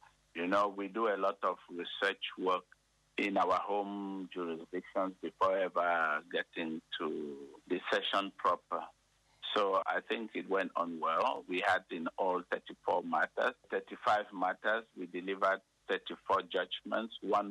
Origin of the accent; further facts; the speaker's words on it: Cameroon; I am from Cameroon, and you know that Cameroon is one of the few countries in the world that is bilingual.